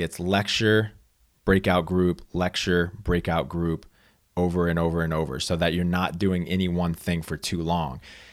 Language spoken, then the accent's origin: English; Louisiana, United States; And at the time, I grew up in Louisiana. I didn't even know a single vegetarian, much less consider it.